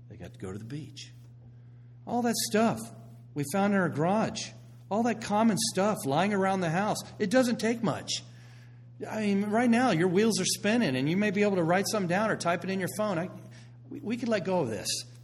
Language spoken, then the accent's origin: English; Florida, United States; A few years ago, before we moved here, Tampa Bay Dream Center, we're from the Tampa Bay area of Florida.